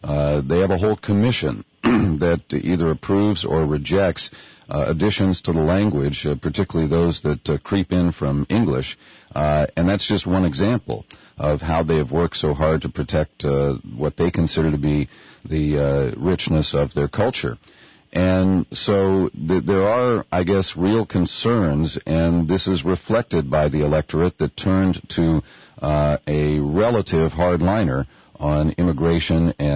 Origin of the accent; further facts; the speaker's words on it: United States; as much as I can as an American who enjoys being in France as a tourist